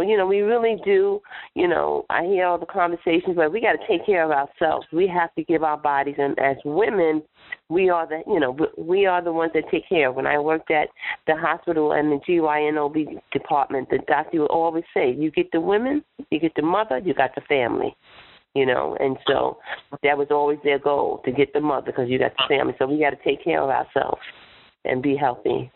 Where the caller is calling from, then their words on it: Westchester, New York, United States; I'm calling from Westchester, New York, and I am calling just to tell God thank you for a mind that chooses health.